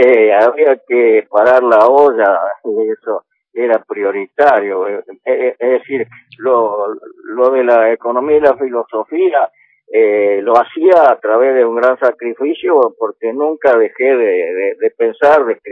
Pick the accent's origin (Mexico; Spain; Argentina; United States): Argentina; como argentinos que somos